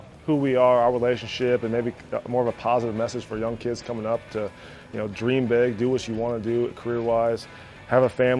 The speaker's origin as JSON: {"language": "English", "region": "Minnesota", "country": "United States", "said": "You know, I'm from Minnesota. It still has a Midwest feel"}